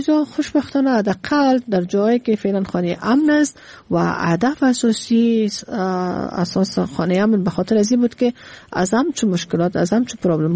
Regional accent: Afghanistan; moved away; در سال 2002 وقتی ما افغانستان آمدم، ما پیش از این که 95 از افغانستان بر آمدم

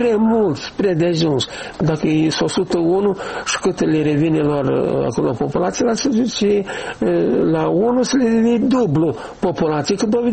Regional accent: Chetrosu, Drochia District, Moldova; eu sunt de la Nord, de fapt, în Chetrosul Drochea.

